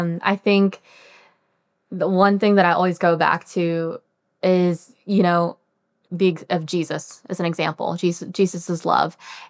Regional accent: Illinois, United States; So I grew up in Central Illinois. My parents are both Caucasian, and my brother and I are both, I'm Vietnamese, he's from Taiwan. So we're both adopted.

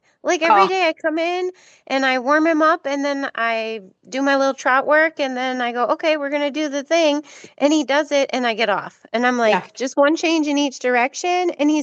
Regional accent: Oregon, Wisconsin, United States; from Oregon, Wisconsin, and you're listening to the Dressage Radio Show.

